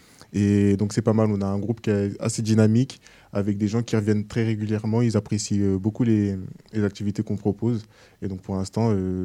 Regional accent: Orléans, Centre-Val de Loire, France; moi je suis orléanais de base.

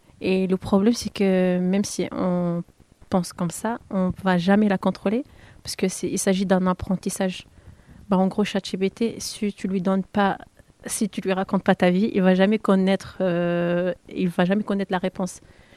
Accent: Tunisia; Je viens de la Tunisie.

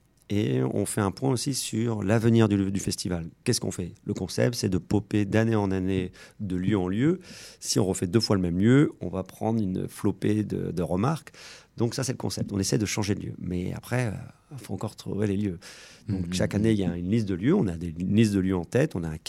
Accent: La Ferté-Saint-Aubin, Centre-Val de Loire, France; moved away as an adult; also born or lived in Paris; Je suis orléanais, à la base. Je suis de la Ferté-Saint-Aubin. Mais bon, moi, je suis parti faire mes études, vivre à Paris, à l'étranger.

